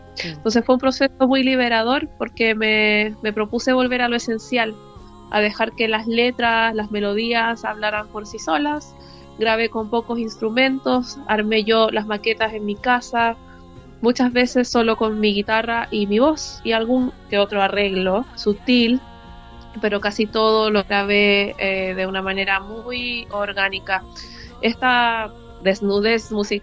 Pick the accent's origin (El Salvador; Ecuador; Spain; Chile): Chile; moved away; Mi tierra natal, que es Chile, y esta nueva tierra que me ha acogido desde ya casi 15 años.